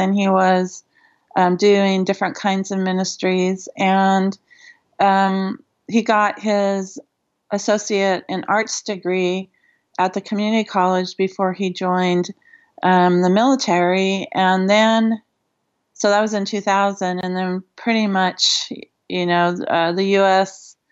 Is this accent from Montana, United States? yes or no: no; Los Angeles, California, United States; born there; I was born in Los Angeles. I've been a Dodger fan my entire life